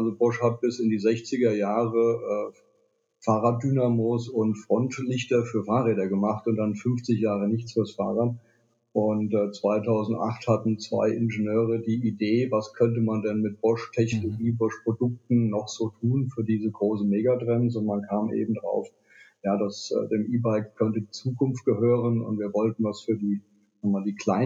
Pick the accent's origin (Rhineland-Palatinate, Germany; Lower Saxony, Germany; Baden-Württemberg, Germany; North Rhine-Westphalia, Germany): Baden-Württemberg, Germany; Stuttgart; ich komme aus Stuttgart